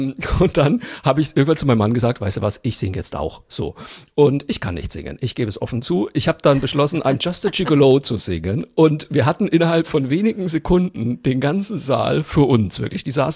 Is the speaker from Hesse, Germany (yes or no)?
no; Zeil am Main, Bavaria, Germany; zum Beispiel in meinem Heimatort Zeil am Main, gibt es ja eigentlich jedes Jahr einen Osterbrunnen.